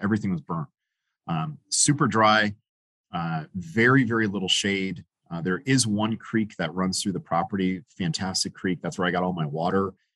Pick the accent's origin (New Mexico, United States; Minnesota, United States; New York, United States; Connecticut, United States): Connecticut, United States; I'm from the Eastern Seaboard, right? Connecticut. And when I moved out to Utah